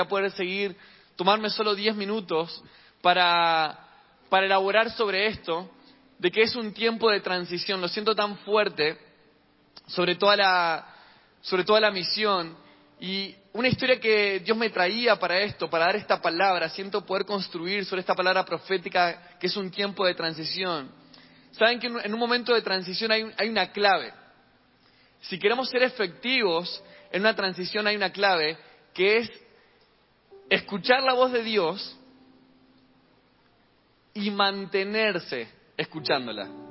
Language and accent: Spanish; Argentina; originalmente no soy de Buenos Aires, sino que soy de una ciudad 500 kilómetros de Argentina, al norte de Buenos Aires, donde es obligatorio dormir siesta.